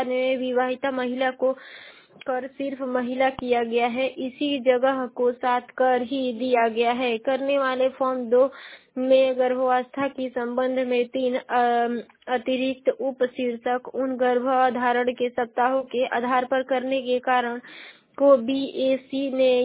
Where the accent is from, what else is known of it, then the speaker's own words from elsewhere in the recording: Uttar Pradesh, India; मैं बलिया जिले की निवासी हूँ।